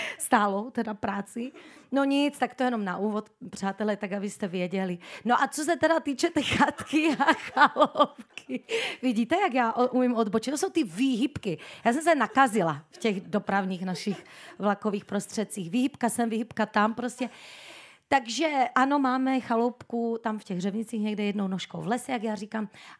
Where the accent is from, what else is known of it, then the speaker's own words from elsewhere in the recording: Prešov, Prešov Region, Slovakia; A já jsem z Prešova teda, kdyby náhodou ještě někdo nevěděl, že já to hrdě říkám z východního Slovenska.